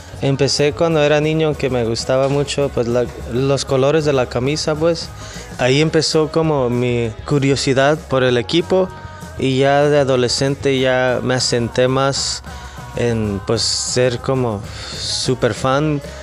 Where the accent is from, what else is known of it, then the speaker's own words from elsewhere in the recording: Long Beach, California, United States; él era de Long Beach, California, de donde yo soy